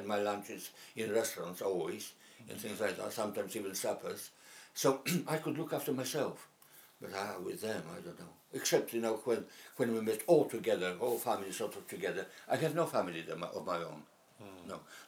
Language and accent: English; Vilnius, Vilnius County, Lithuania; English is a second language; now in United Kingdom; Anyway, I'm from Vilna.